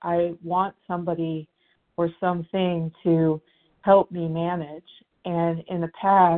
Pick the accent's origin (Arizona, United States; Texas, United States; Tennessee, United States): Arizona, United States; I am from Arizona.